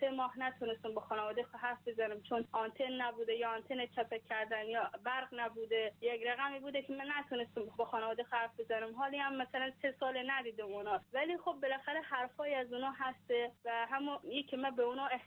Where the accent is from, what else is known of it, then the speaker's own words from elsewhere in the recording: Herat, Afghanistan; also born or lived in Daykundi; now in Iran; از ولایت دایکنده سالتم و در هرات هم بزرگ شدم.